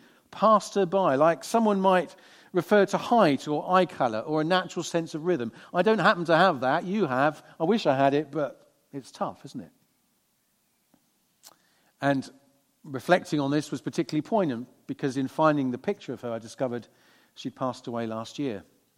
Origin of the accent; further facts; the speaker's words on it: South East England, United Kingdom; moved away as an adult; When I was 18, I grew up on the Isle of Wight, having done A-levels, left to go away to college. I studied at a London University College, it was called Y College, some 60 miles or so from London in rural Kent, just northwest of Ashford.